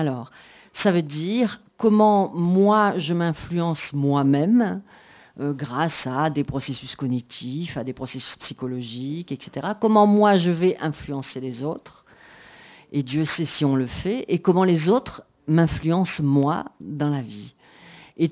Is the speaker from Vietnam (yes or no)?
no; Marseille, Provence-Alpes-Côte d'Azur, France; je caricature un peu, hein, parce que je suis marseillaise, donc j'ai une tendance à la caricature.